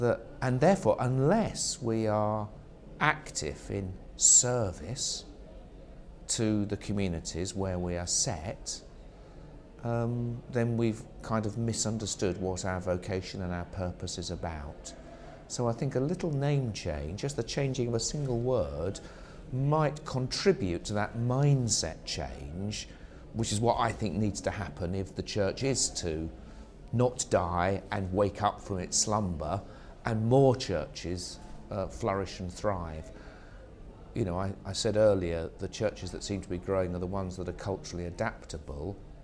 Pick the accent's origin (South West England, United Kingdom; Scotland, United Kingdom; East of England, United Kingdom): East of England, United Kingdom; Leigh-on-Sea; I was born and brought up in Leon Sea, and there's whelks and cockles and razor clams, all sorts of goodies